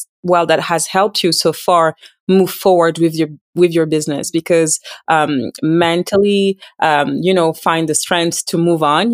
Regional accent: Cameroon; I'm from Cameroon, and the connection with that is we are both from, you know, immigrant descent.

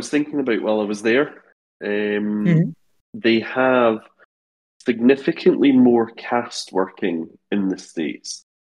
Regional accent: United Kingdom; because I'm like miserable, like a miserable British person? Or is it because... Or is it because like we're from Europe

